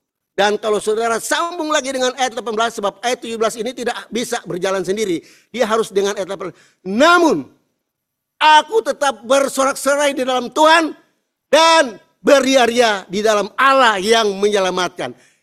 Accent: Indonesia; Di Indonesia, di negara saya, negara miskin

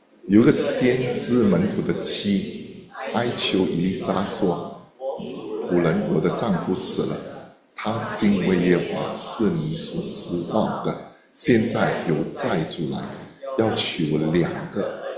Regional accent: Singapore; 我们新加坡人不是饿死的，是胖死的

